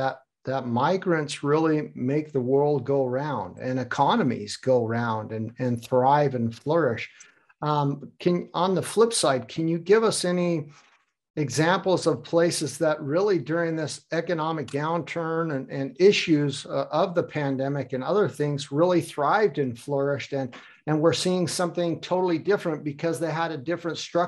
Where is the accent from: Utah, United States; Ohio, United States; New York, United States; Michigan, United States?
New York, United States; I'm from New York originally. I have a lot of friends from New York.